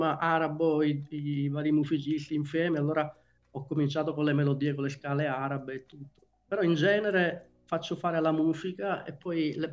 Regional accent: Sicily, Italy; accent: Sicilian; viceversa qui in Veneto. Mi dicono che parlo con l'accento siciliano, quindi ormai sono diventato un apolide.

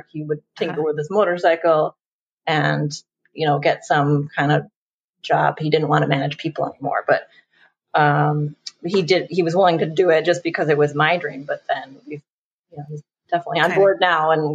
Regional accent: United States; we stayed in Europe for the 90 days that you're allowed to stay as an American, just with no visa.

